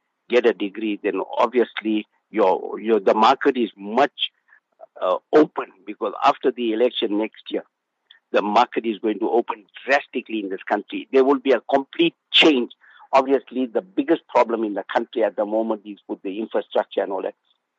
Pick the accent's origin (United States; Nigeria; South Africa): South Africa; They're looking for mainly South African. Anywhere you're in the world you go, they say we are South African, are hardworking people.